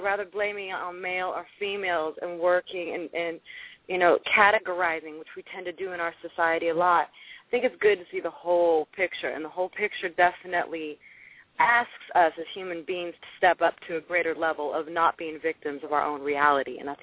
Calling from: Los Angeles, California, United States; I'm calling in from Los Angeles area.

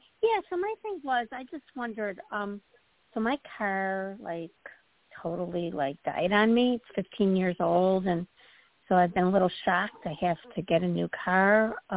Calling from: Illinois, United States; Hi. From Midwest, Illinois.

